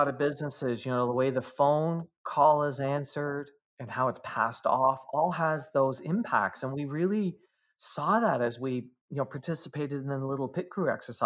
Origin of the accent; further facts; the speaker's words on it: Canada; I'm Canadian, so of course we think about hockey players.